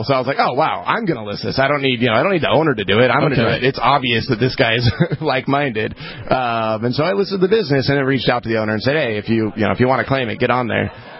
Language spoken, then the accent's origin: English; San Diego, California, United States; moved away as an adult; now in New Hampshire, United States; but I'm from San Diego, and so I've lived there most of my life.